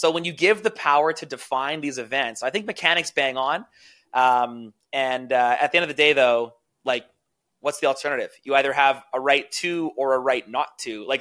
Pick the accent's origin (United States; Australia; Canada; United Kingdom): Canada; And me as a Canadian, like I obviously don't really care too much about the election.